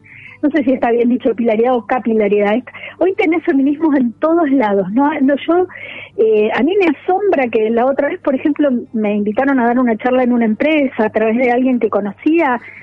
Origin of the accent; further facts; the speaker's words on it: Coronda, Santa Fe, Argentina; born there; Coronda, que es el pueblo, que es una ciudad, pero bueno, tiene 20.000 habitantes, donde yo nací